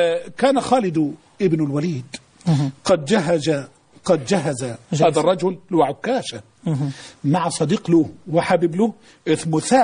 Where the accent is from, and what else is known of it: Egypt